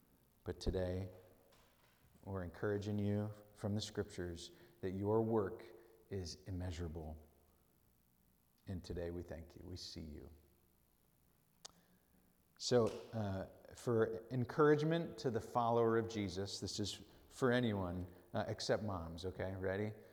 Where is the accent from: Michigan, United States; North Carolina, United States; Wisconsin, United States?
Wisconsin, United States; But I'm being from Wisconsin. It's nice to hear of Wisconsinites still carrying the tradition of cheese.